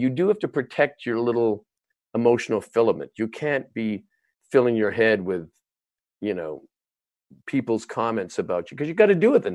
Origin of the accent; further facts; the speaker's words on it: Canada; You know, it's very interesting as a Canadian politics.